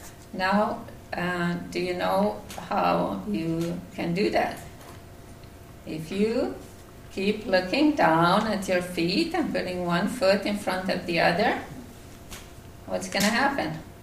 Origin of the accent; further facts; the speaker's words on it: Finland; English is a second language; and I come from Europe, for those who don't know, I'm from Finland, that's why I have an accent